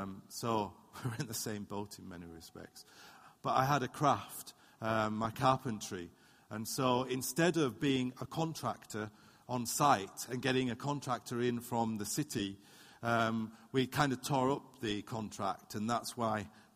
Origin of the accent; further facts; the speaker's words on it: North West England, United Kingdom; As I say, I was brought up in the Lake District.